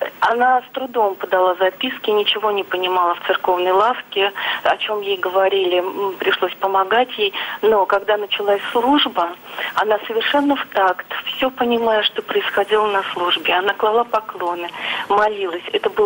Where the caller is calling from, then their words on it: Moscow Oblast, Russia; Я звоню вам из Московской области.